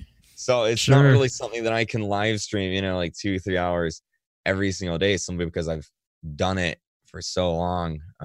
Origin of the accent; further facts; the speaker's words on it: Macclenny, Florida, United States; cause I grew up in McClinney, Florida, which is a very rural, like country town in Florida. It has like 2,500 people into there.